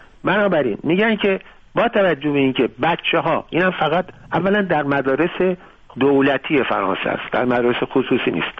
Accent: Iran; اونا میدونستن من ایرانی هستم

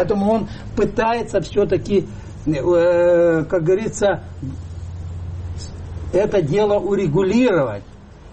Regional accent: Dnipro, Dnipropetrovsk Oblast, Ukraine; Я сам из Днепропетровска был на выборах

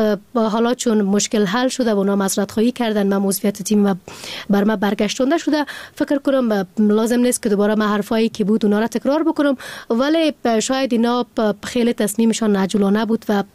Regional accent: Afghanistan; به عنوان یک فرد مسلمان و از یک کشور مسلمان که از افغانستان هستیم

